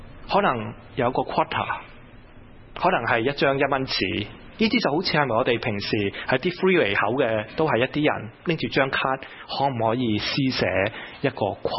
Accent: China; 跟住作为中国人的爸爸

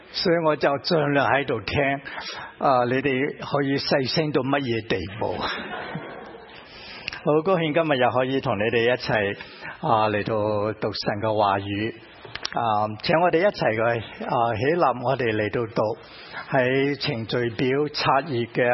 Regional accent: China; 这些是我们中国人的厨房里面是很难想象没有的

